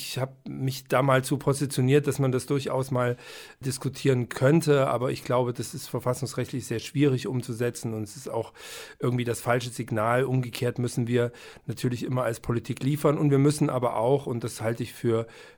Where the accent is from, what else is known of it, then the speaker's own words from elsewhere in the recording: Leipzig, Saxony, Germany; Ich bin ein Kind der Revolution 89, ich bin in Leipzig als Kind über die Straßen gelaufen.